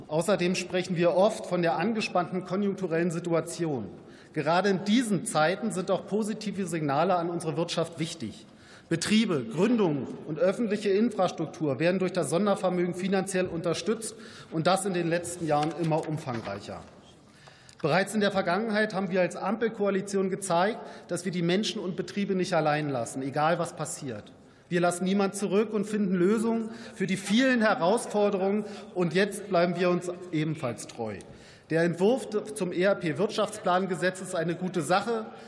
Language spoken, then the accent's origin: German; Brandenburg, Germany; dass allein in meiner Heimat Brandenburg Förderkredite in Höhe von 140 Millionen Euro